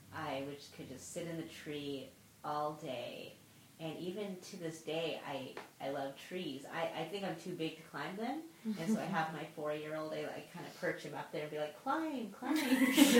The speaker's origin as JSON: {"language": "English", "town": "Sacramento", "region": "California", "country": "United States", "tie": "born or raised there", "said": "So I used to play in a treehouse. I grew up in Sacramento"}